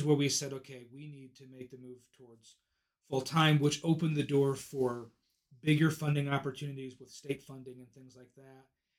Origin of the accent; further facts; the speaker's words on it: Michigan, United States; Where I grew up down in Macomb County did this.